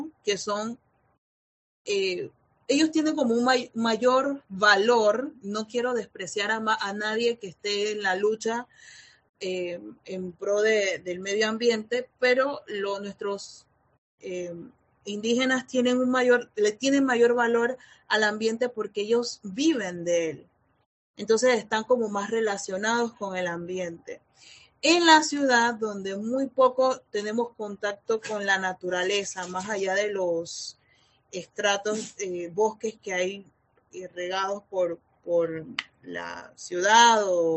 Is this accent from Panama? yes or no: yes; Panama; hacen que nosotros como panameños estemos peleando por otros tipos de políticas